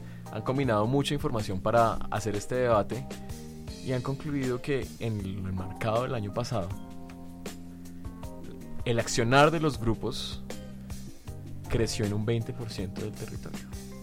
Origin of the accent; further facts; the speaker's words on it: Colombia; Como colombianos estamos muy familiarizados